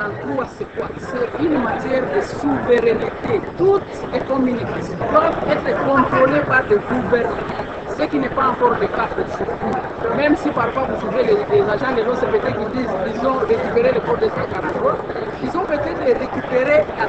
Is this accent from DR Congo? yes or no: yes; DR Congo; La télédensité chez nous au Congo est très faible.